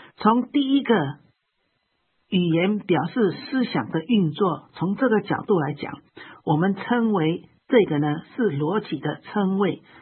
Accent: China; 所以比方说我们中国人的人字

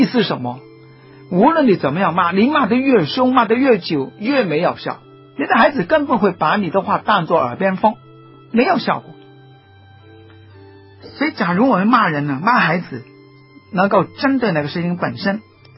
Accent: Guangdong, China; 我们广东人更糟糕的

